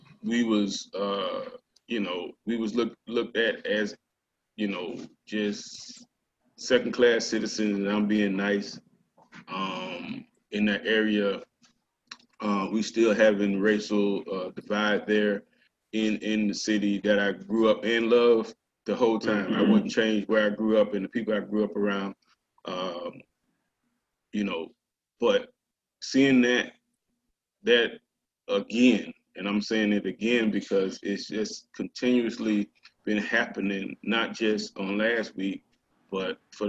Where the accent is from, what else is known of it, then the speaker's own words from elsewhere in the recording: Melbourne, Florida, United States; born there; I was born in 1968 in Melbourne, Florida. And it's a small town south of Cape Canaveral, Cocoa Beach.